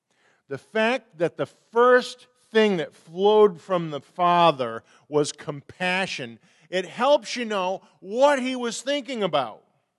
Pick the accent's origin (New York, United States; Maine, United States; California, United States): Maine, United States; I'm originally from Maine, and Maine people aren't exactly cuddly.